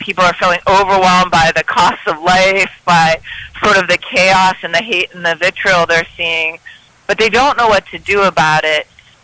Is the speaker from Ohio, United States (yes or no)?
yes; Youngstown, Ohio, United States; I'm definitely an Ohio girl. I grew up in Youngstown, Ohio.